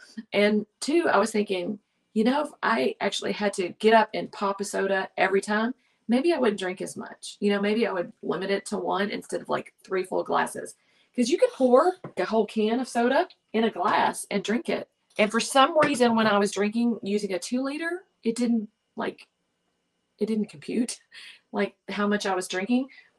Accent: the South, United States; Now, again, I mentioned I'm from the South. I love me some sweet tea.

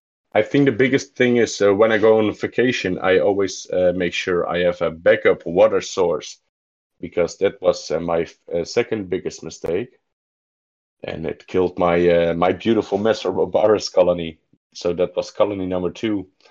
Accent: Netherlands; I'm from the Netherlands, 34 year old, dad of three

